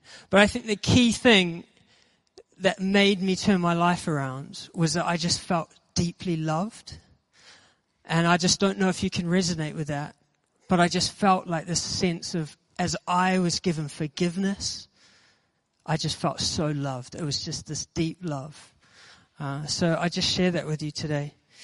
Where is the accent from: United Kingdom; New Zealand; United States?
New Zealand; I'm originally from New Zealand, if you haven't already picked that accent up.